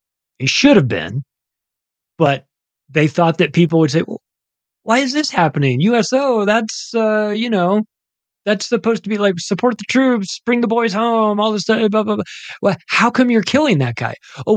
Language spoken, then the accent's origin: English; United States; And I say that as an American, but just to let the record reflect that.